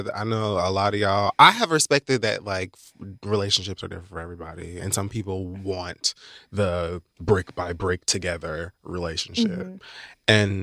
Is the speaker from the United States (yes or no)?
yes; Dade County, Florida, United States; I'm from Dade County.